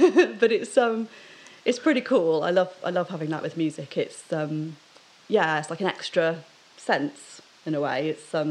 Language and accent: English; South West England, United Kingdom; also born or lived in London; So we moved down to the West Country. So we're about 20 minutes outside Bristol, kind of, like Somerset, kind of … country kind of thing. And I've lived there since I was 3.